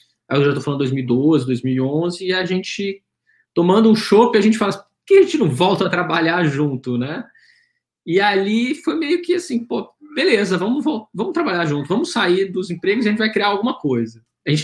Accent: Brasília, Federal District, Brazil; moved away as an adult; now in São Paulo, Brazil; Eu sou brasiliense, nascido, criado lá. Em Brasília, estudei lá.

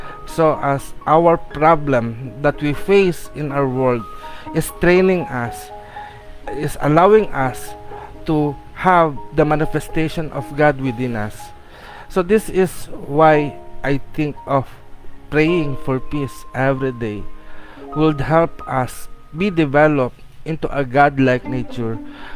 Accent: Philippines; And as a Filipino, we are naturally animist, so we believe that everything that exists has souls.

